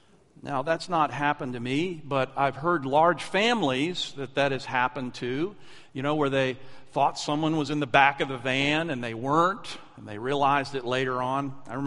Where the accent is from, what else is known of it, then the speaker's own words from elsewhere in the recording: Lancaster, Pennsylvania, United States; I said, well, I'm from Pennsylvania, and my grandparents are from Pennsylvania. And then I told them I was born in Lancaster, Pennsylvania.